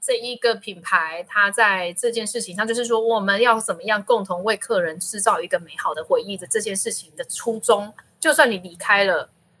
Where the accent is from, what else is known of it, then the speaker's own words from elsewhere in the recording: Taiwan; 我们台湾人大概就是8:55、9点出现嘛